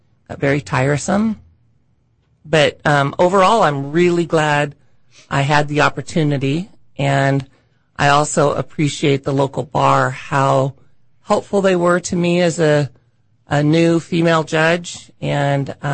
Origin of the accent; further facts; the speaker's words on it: Richland, Washington, United States; Well, my husband grew up in Ephrata, and I grew up down in Richland, and we both wanted to be on this side of the mountains